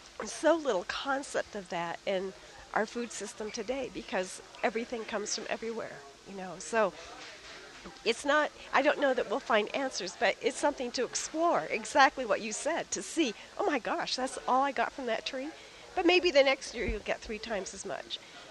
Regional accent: California, United States; because of when I grew up and growing up in California and actually having a backyard one could eat from.

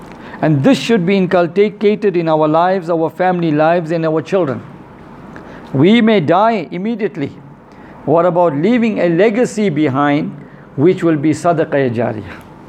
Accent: South Africa; I come from South Africa, as the Sheikh knows.

